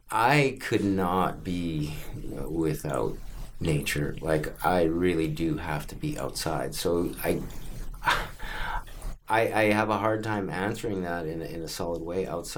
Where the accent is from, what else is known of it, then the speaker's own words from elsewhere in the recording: Rivers Inlet, British Columbia, Canada; born there; I wasn't born here in Vancouver, but I was born in Rivers Inlet. My dad was a logger, and I started in this world on a logging camp.